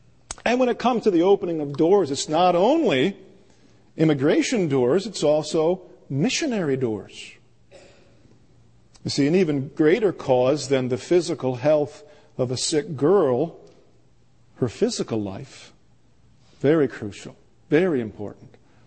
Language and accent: English; Michigan, United States; We're from Michigan and we'd like to get in.